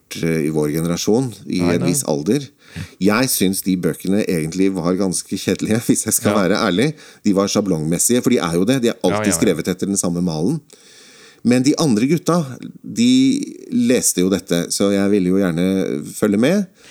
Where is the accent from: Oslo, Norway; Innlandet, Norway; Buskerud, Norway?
Oslo, Norway; jeg vokste opp på Grorud, rett ved Grorud jernbanestasjon.